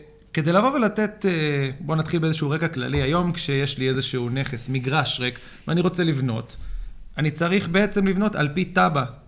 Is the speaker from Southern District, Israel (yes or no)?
no; Jerusalem, Jerusalem District, Israel; גדלתי ונולדתי וגדלתי בעיר הזו, אני חי אותה.